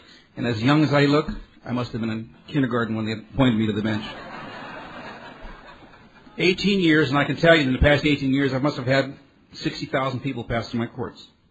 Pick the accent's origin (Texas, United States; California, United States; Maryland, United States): California, United States; Santa Maria; I come from not from San Diego, although I love San Diego. I come from Santa Maria, California, which is in Santa Barbara County.